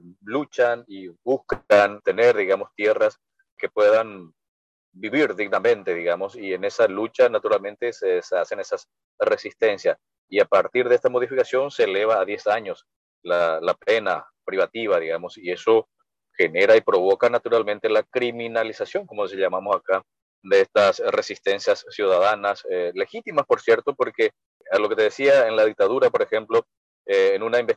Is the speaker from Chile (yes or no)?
no; Paraguay; como presidente de la República en mi país, digamos, una persona ligada al estronismo, que fue, digamos, lo más malo que pudo suceder al Paraguay